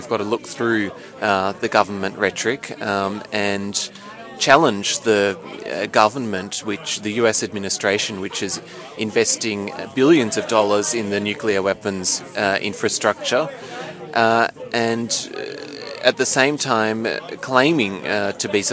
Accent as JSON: {"language": "English", "country": "Australia", "said": "So I'm not an American, I'm Australian."}